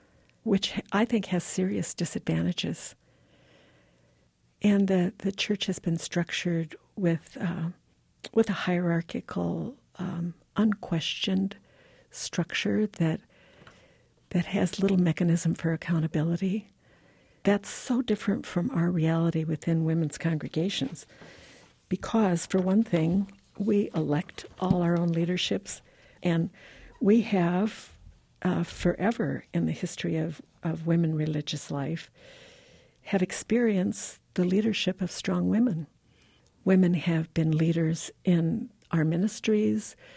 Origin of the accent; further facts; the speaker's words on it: United States; I'm an American, and I am the church. I'm a Catholic.